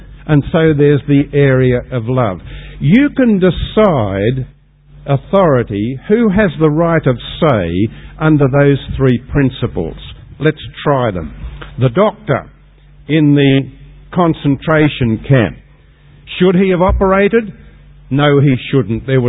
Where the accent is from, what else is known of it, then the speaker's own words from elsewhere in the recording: United Kingdom; I'm British and Episcopalian.